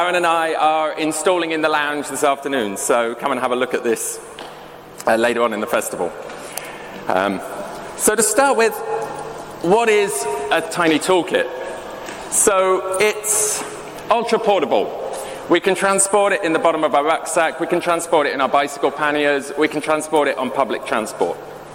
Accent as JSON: {"language": "English", "town": "Bristol", "region": "South West England", "country": "United Kingdom", "said": "I'm from Bristol, UK."}